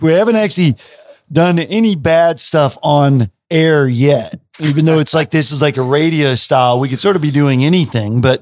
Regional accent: Arkansas, United States; No offense, man. I'm from Arkansas.

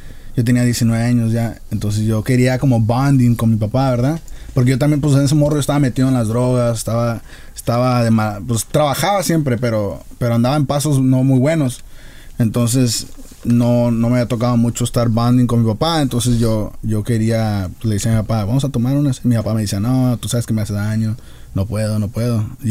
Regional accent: United States; also born or lived in Mexico; soy mexicano-americano porque también mexicano 100%. No crecí allá completamente. También crecí aquí en Estados Unidos. Pero sí soy de padres mexicanos, cultura mexicana. Mi mamá no sabe hablar inglés todavía.

